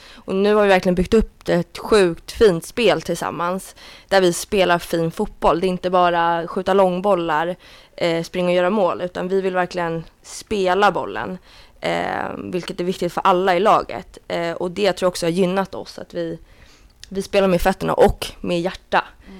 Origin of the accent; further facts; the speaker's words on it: Huddinge, Stockholm County, Sweden; jag kommer från Huddinge själv.